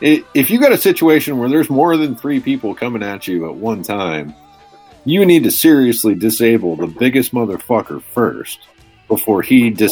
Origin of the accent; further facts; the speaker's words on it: California, United States; I was a punk ass little rich white kid growing up in the Bay Area